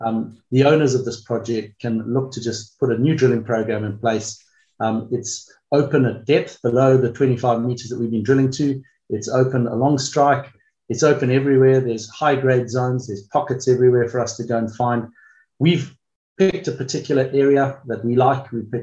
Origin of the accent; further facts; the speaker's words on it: Zimbabwe; also born or lived in South Africa / United Kingdom / Kenya; I was born in Zimbabwe. I was raised there and went to university in South Africa. So Southern Africa, I suppose, was my early home. I worked in the UK for a while and qualified as a chartered management accountant there, and then ended up living in Kenya for 6 years.